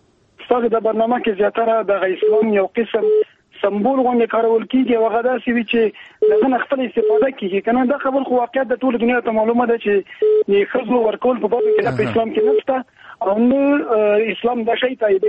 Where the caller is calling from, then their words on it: Mazar-i-Sharif, Balkh, Afghanistan; زه خو د مزار نه صرف تماس کښېم